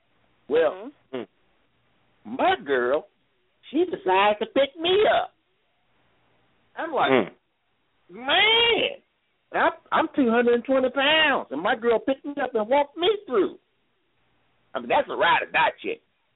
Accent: the South, United States; Look, Melissa, listen, I'm from the South. We like some meat on our bones down here.

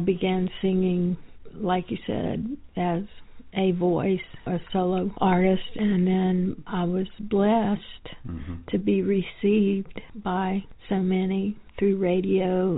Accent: Florida, United States; Well, I'm originally from Florida.

